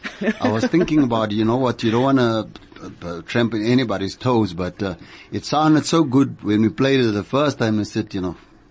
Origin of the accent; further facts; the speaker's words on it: Kimberley, Northern Cape, South Africa; born there; I'm 56 now. I started way back in the Northern Cape. I was born in the Northern Cape in a place called Kimberley, very quiet town, but lots of talented people.